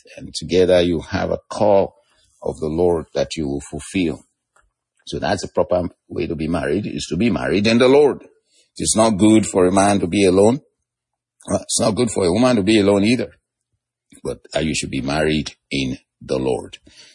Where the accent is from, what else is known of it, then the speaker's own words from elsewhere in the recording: Nigeria; I'm a Nigerian. I'm a Yoruba man.